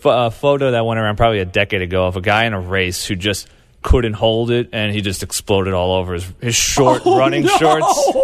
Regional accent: Homedale, United States; So I'm from Homedale, too.

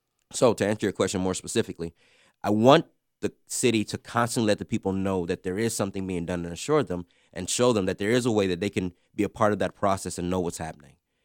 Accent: Warren, Ohio, United States; also born or lived in Atlanta / Miami; I am pastor of Faith Christian Community Church, originally I was born and raised in Warren, Ohio, and then I moved to Atlanta, which I'd have my education, my background.

